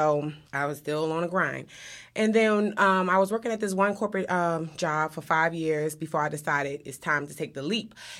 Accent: New Jersey, United States; I'm originally from New Jersey.

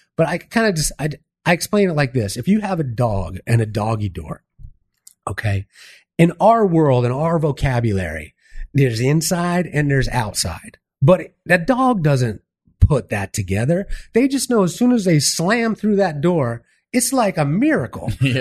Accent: Miami, Florida, United States; Man, growing up in Miami in the 79, 80, 81.

